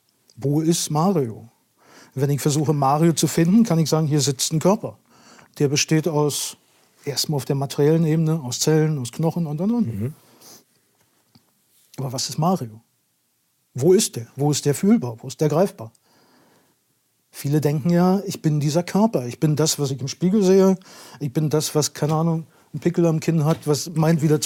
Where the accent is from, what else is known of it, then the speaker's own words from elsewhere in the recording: Berlin, Germany; now in Borne, Germany; Borne. Ist bei Bad Belzig, so südlich von Berlin. Ursprünglich bin ich Berliner, vielleicht hört man das an der Sprache dann so ein bisschen.